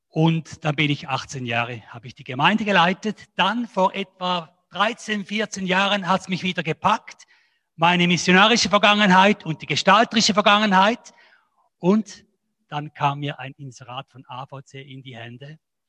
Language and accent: German; Schaffhausen, Switzerland; Ich bin, wie gesagt, in Schaffhausen der Pfimi aufgewachsen